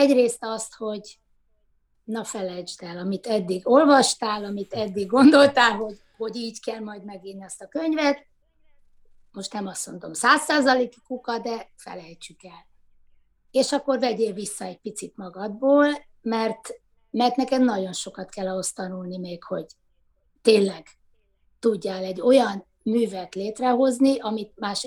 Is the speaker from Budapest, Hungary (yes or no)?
yes; Budapest, Hungary; én ilyen nagyon pesti vagyok, tehát itt születtem, és én néhány évet eltekintve tulajdonképpen itt éltem egész életemben